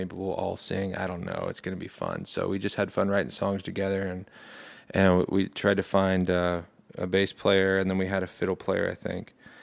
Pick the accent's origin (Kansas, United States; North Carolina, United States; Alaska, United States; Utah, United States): Kansas, United States; Clearwater; I know a guy from my hometown in Clearwater, Clearwater, Kansas.